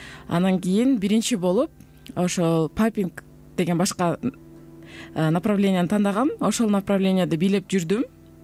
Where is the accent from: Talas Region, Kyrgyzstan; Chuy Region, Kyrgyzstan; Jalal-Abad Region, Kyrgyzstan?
Jalal-Abad Region, Kyrgyzstan; Jalal-Abad; Мен өзүм Жалал Абадтан болом. Жалал Абадта төрөлгөм, ошол жакта мектепти аяктагам. Андан кийин Кыргыз Түрк Манас университетине окууга тапшырып, ал жактан туризм факультетин аяктагам.